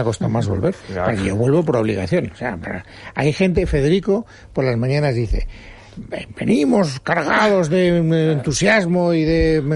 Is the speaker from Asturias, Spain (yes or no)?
no; Castellón de la Plana, Valencian Community, Spain; Y yo soy de Castellón de la Plana.